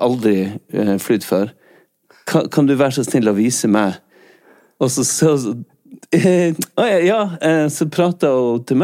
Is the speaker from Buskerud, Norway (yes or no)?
no; Ålesund, Møre og Romsdal, Norway; Jeg er fra Ålesund.